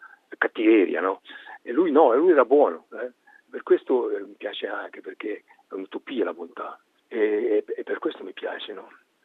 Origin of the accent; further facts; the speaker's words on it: Chiasso, Ticino, Switzerland; also born or lived in Coldrerio; io sono un uomo di periferia, io sono cresciuto a Chiasso e poi mi sono spostato a Coldrerio, quindi sono un uomo di pianura o di colle. Però adesso io vivo da 25 anni